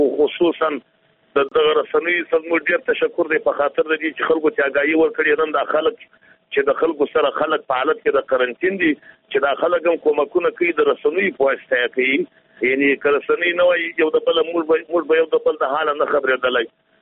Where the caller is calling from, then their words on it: Jowzjan, Afghanistan; د جوزجان ولایت سره مسافر په تماس کې